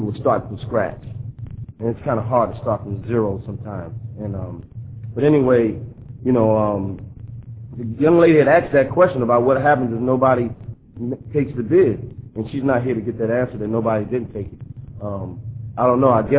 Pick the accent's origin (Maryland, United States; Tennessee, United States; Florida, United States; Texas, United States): Maryland, United States; I'm from Maryland.